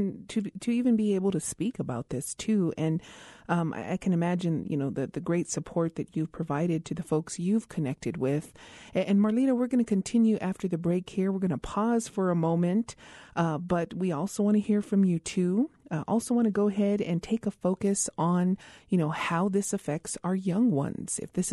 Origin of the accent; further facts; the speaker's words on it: Isleta Pueblo, New Mexico, United States; from Isleta Pueblo.